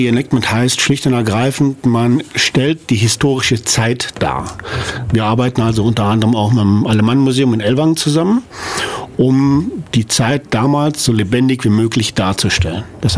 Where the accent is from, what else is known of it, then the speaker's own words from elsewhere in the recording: Rhineland, Germany; Ja, ich bin gebürtiger Rheinländer, da will ich direkt vorausschicken und stolz drauf.